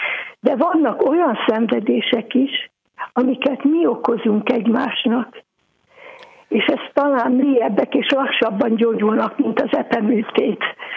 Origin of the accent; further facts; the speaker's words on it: Vasvár, Vas, Hungary; now in Veszprém, Hungary; Vas megyei vasvári vagyok, de 1965 óta Veszprémben élek, ide jártam egyetemre, és nagyon a szívemhez nőtt ez a város.